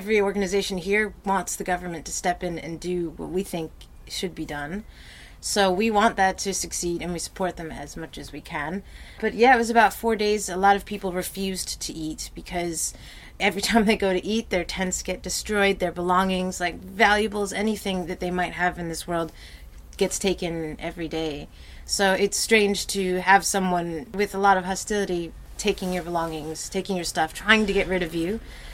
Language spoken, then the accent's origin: English; New York, United States; accent: American; American. I'm from New York.